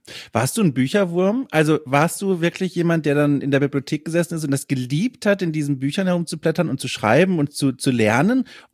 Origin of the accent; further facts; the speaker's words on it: West Germany, Germany; Ach, da habe ich mich wieder als Wessi jetzt geoutet.